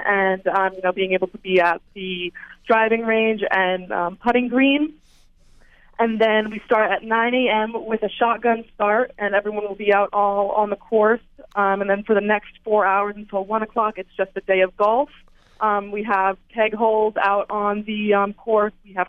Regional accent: Newtown, Pennsylvania, United States; now in Eugene, United States; So I'm actually from Newtown, Pennsylvania. So that's right outside of Philadelphia.

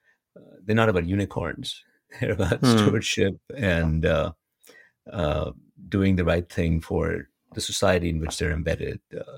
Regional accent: Chile; I'm from Chile. Chile is a small economy.

